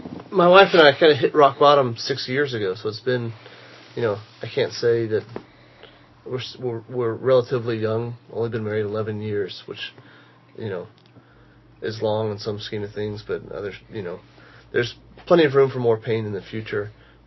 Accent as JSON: {"language": "English", "region": "Texas", "country": "United States", "lives_now": "Nashville, United States", "said": "I'm from Texas, and I met... I moved to Nashville to go to Belmont University."}